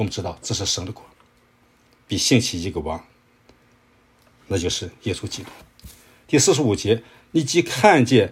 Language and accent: Chinese; Beijing, China; 我是北京人啊，这我就很自豪。